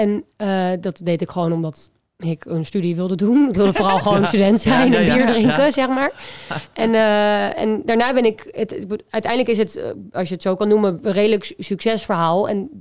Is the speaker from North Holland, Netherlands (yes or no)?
yes; Amsterdam, North Holland, Netherlands; En ik was 21 en toen dacht ik moet terug naar Amsterdam, waar ik vandaan kom.